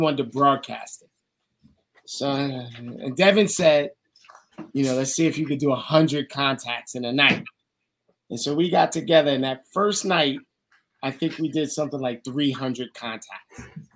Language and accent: English; New York, United States; I am a New Yorker. Let me just tell you right now, I'm going to give you my New York voice here.